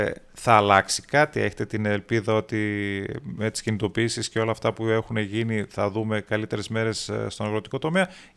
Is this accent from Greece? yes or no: no; Germany; Εγώ που γεννήθηκα, μεγάλωσα στη Γερμανία